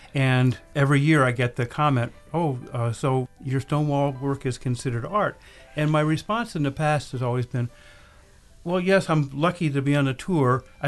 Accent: Pennsylvania, United States; Yes, I was born and raised in Susquehanna County. I did spend some time overseas and in other areas, but most of my life I've lived here in Susquehanna County.

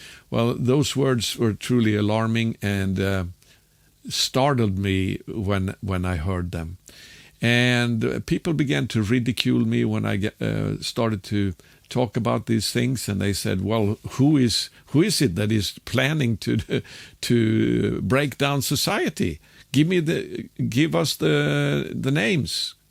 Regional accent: Sweden

